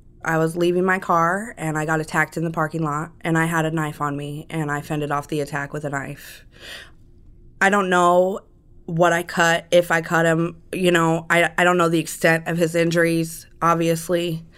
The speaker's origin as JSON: {"language": "English", "town": "Las Vegas", "region": "Nevada", "country": "United States", "tie": "born or raised there", "also_born_or_lived": "Las Cruces, New Mexico", "said": "Well, I was born in Las Cruces, New Mexico. When I was about 2 years old, my biological mother and my father came to Las Vegas to begin their new life together."}